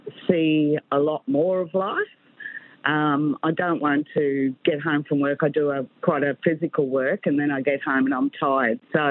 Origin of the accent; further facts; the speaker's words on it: Pelican Waters, Queensland, Australia; from Pelican Waters, 60 years old, mum of 4. Grandma of 6.